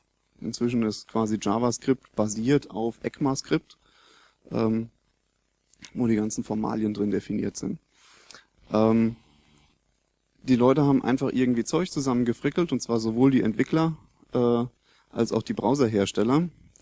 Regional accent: Mannheim, Baden-Württemberg, Germany; Ich komme aus dem Raum Zeitlabor in Mannheim.

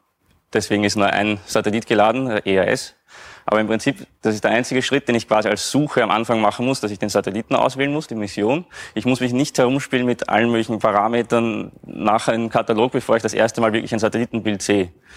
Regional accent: Vienna, Austria; man hört es vielleicht, ich komme aus Wien, also nicht ein bisschen weiter im Süden.

